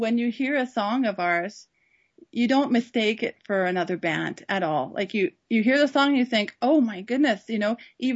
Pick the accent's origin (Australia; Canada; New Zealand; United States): Canada; Whitehorse, Yukon; moved away as an adult; now in Kremenets, Ukraine; Yeah, I'm from the Yukon Territory originally, Whitehorse.